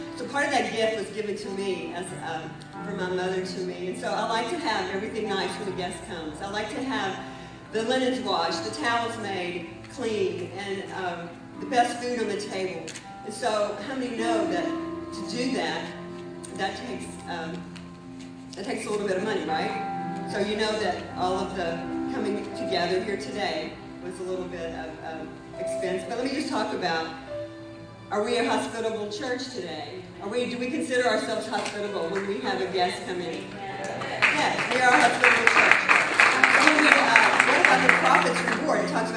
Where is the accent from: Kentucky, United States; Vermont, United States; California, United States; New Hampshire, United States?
Kentucky, United States; I grew up in the South, Kentucky. My mother had 9 children. We grew up on a big farm in the heart of Kentucky.